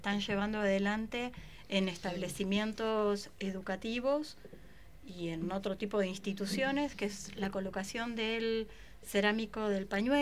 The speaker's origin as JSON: {"language": "Spanish", "country": "Argentina", "said": "nosotros como pueblo argentino somos muy ocurrentes"}